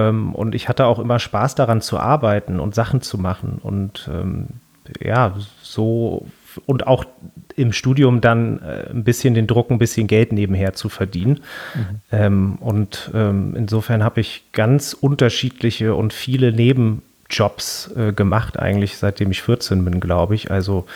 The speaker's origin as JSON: {"language": "German", "region": "Hamburg", "country": "Germany", "tie": "born or raised there", "said": "Zum einen durch den Ort, wo ich aufgewachsen bin, also am Rande Hamburgs, wo es eigentlich sehr, sehr grün ist."}